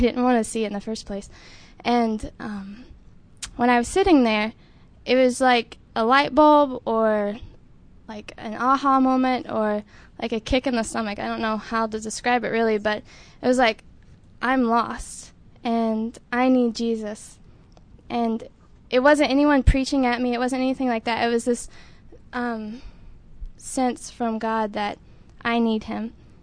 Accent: North Carolina, United States; I'm from North Carolina.

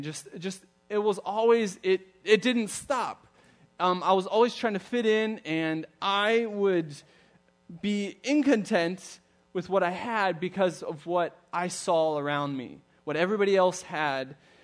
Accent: Germany; I grew up in Germany, son of a missionary family and one of seven kids. So growing up in Germany with so many kids and a family of nine

